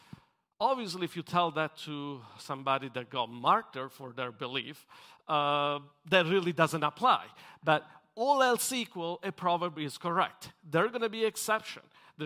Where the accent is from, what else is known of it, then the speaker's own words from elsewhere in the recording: Italy; now in United States; I come from Italy, and it was very difficult to get any credit.